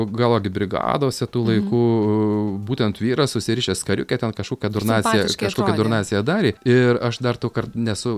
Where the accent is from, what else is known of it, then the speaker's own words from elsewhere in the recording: Griškabūdis, Marijampolė County, Lithuania; Mano tėviškėlė netoli Šakių yra Griška, Zanavykas dar baisiau suvalkietį.